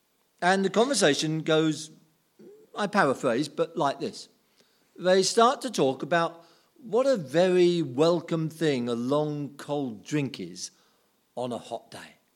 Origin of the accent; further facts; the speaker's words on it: United Kingdom; because I'm British